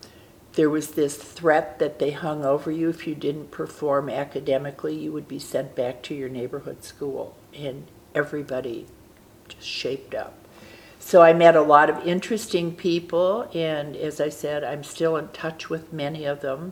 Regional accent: Detroit, Michigan, United States; also born or lived in Flint / Indianapolis; I was born in Flint, Michigan in 1935. Lived there until I was four. We moved to Indianapolis until I was six, and we moved to Detroit in 1941, just at the onset of the war.

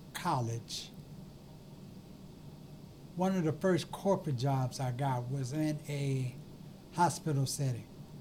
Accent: Detroit, Michigan, United States; I was born here in Detroit. Just east of here. Grew up in this area. Had relatives that stayed in the Brewster Projects. We lived just east of here, just across the tracks.

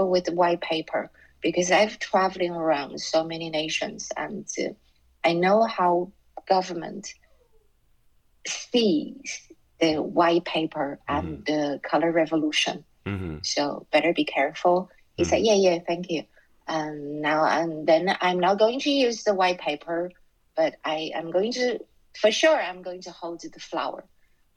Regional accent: China; born there; English is a second language; Sorry, I was born in China

